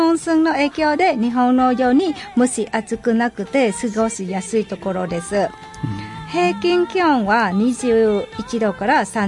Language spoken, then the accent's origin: Japanese; South, Vietnam; Japanese is a second language; 私は南部の出身で、ホーチミン市から70キロぐらい西の方面にあるメコン川一角です。